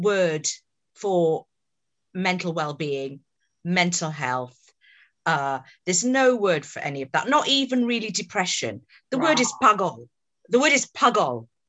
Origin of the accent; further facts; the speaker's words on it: Luton, East of England, United Kingdom; born there; Well, my parents are from Bangladesh.